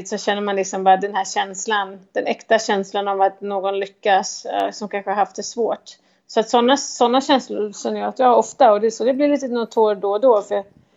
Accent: Sweden; now in United States; jag pratar svenska hemma, vi har ju lite svenska traditioner

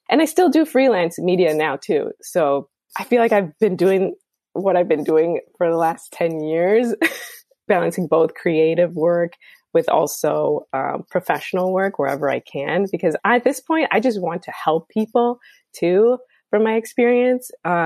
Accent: Chicago, Illinois, United States; I grew up in Chicago

